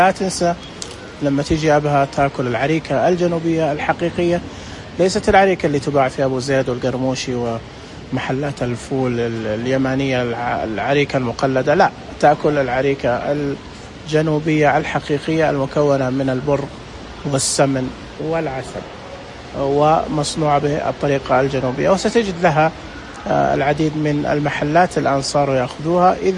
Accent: Taif, Makkah Province, Saudi Arabia; يعني إحنا عندنا في الطائف كثير من المشاريع ما تبدأ إلا في الصيف

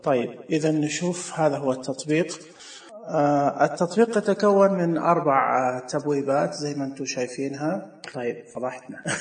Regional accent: Saudi Arabia; هنا السعودية مثلا، عندنا في السعودية هنا خوادم

